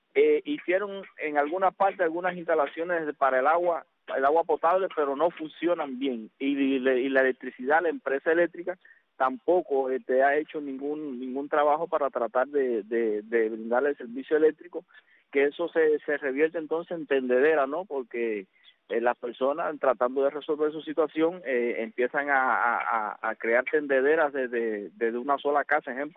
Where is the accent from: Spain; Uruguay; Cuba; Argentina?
Cuba; yo como cubano te puedo decir